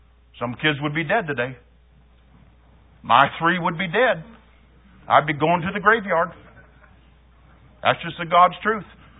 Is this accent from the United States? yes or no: yes; Midwest, United States; I grew up in the Midwest, Plymouth Brethren, certain Mennonite groups, not so much the Amish.